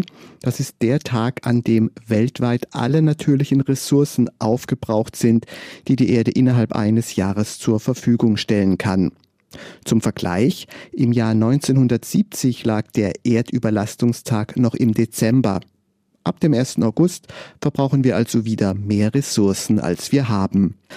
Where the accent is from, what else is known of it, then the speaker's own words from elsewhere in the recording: Bavaria, Germany; Bei uns in Bayern